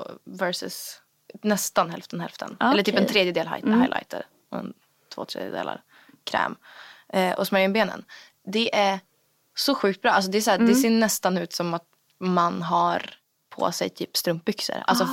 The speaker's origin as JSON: {"language": "Swedish", "town": "Umeå", "region": "Västerbotten County", "country": "Sweden", "tie": "born or raised there", "said": "Men jag semestrar ju mest upp till min hemstad."}